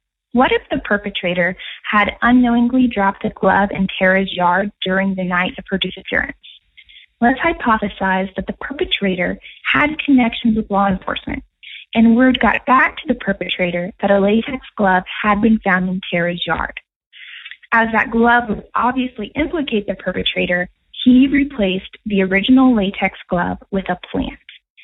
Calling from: Houston, Texas, United States; I'm a listener from the Houston area.

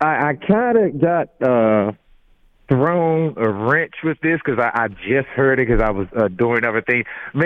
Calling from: Washington, United States; from Washington. I'm the guy.

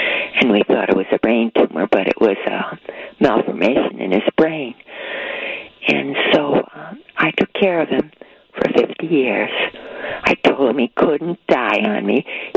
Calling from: Riverside, Illinois, United States; Riverside. I lived here 62 years.

